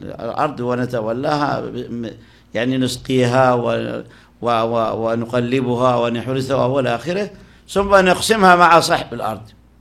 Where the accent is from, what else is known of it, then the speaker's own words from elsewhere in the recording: Sohag Governorate, Egypt; البلد هذه يمكن الإخوة يعرفون طبعا، خاصة عندنا من الجنوب، جنوب الصعيد يعرفونه، هذه مركز البرية، أنا محافظة سوهاج.